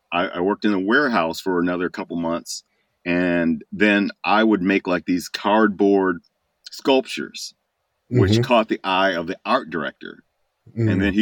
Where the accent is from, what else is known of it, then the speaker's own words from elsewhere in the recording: Chicago, Illinois, United States; So, growing up in Chicagoland, I went to Eastern Illinois University, which is in Southern Illinois.